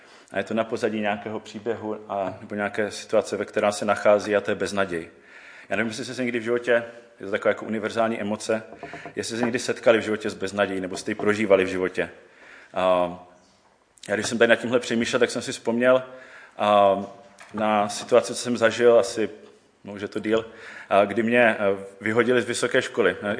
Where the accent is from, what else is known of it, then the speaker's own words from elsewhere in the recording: Zlín, Zlín Region, Czechia; now in Olomouc, Czechia; Jsem nějakých 10 let v Olomouci, původem jsem ze Zlína a před těma 10 lety jsem se právě přestěhoval tady